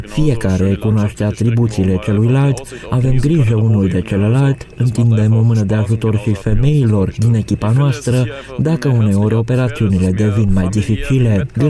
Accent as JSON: {"language": "Romanian", "town": "Augsburg", "region": "Bavaria", "country": "Germany", "second_language": "Romanian", "said": "sunt din Augsburg, Germania și pentru prima dată aici."}